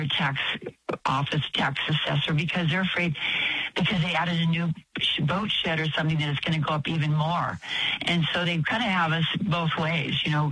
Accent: California, United States; moved away as an adult; I'm from California. We came here in 2015 to avoid California and the disaster.

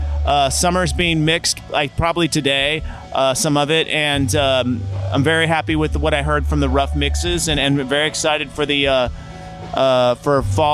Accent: Knoxville, Tennessee, United States; And I'm from Knoxville, Tennessee, so big alternative acts didn't come through very much

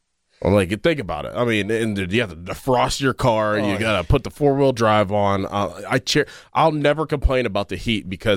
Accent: Pittsburgh, Pennsylvania, United States; we have the experience of growing up in Pittsburgh

